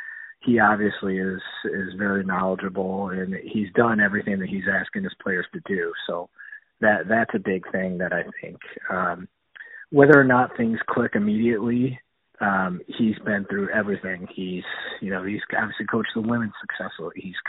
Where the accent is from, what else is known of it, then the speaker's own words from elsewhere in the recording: New York, United States; that was quite the experience growing up in the Onondaga area and always being at Syracuse lacrosse games